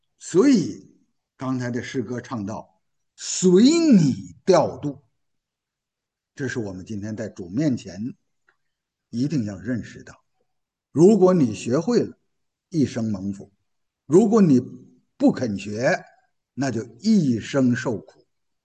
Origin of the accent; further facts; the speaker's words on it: Tangshan, Hebei, China; 我们唐山人叫唐缸啊